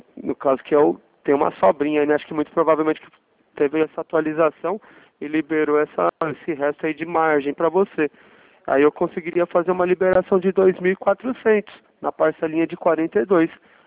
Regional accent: Sorocaba, São Paulo, Brazil; Eu sou aqui de Sorocaba.

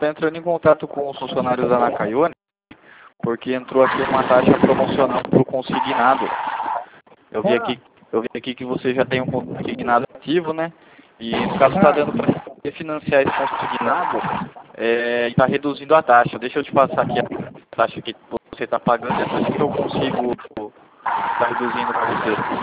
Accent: Itu, São Paulo, Brazil; Sou daqui de Itu.

